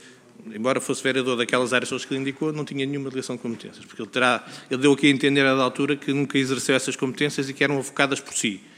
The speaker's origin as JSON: {"language": "Portuguese", "region": "Leiria", "country": "Portugal", "said": "sou de Leiria, o sítio de Leiria"}